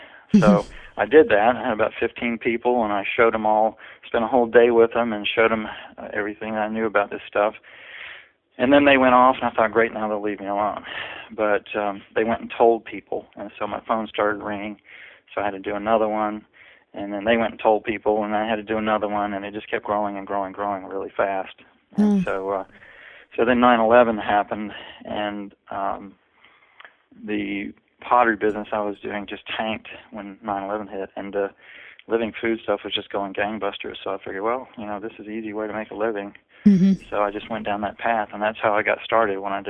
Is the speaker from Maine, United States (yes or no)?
no; North Carolina, United States; I grew up in North Carolina in the South and went to school for electrical engineering.